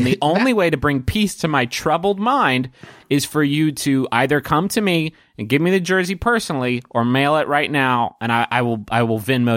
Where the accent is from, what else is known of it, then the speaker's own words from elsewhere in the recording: Minneapolis, Minnesota, United States; by the way. I am from Minneapolis.